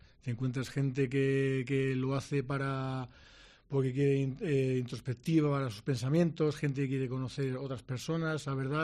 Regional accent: England, United Kingdom; Spanish is a second language; yo, por ejemplo, soy inglés

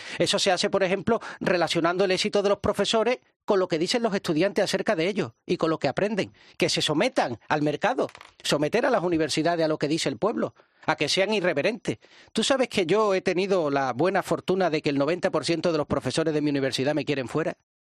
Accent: Spain; Somos los españoles los que nos reducimos frente a nuestra españolidad.

